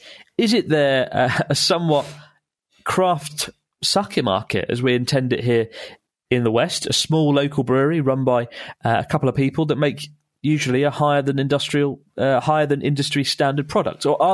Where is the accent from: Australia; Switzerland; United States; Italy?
Italy; moved away as an adult; now in Gloucester, United Kingdom; from Gloucester, but I'm originally from Italy. I moved here 3 years ago to work in the brewing industry.